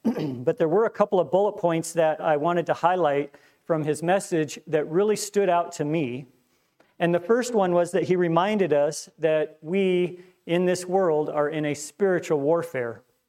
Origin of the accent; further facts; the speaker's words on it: Portland, Oregon, United States; now in Milwaukie, United States; I'm a native Portlander, born and raised in Portland, live in Milwaukee.